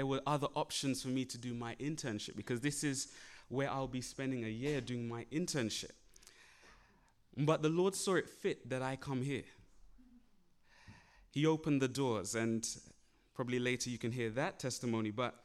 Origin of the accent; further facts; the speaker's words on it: London, United Kingdom; now in Virginia, United States; I am actually a student studying in Heartland College in Virginia, but I'm originally from England, London, England, as you probably could tell from my accent.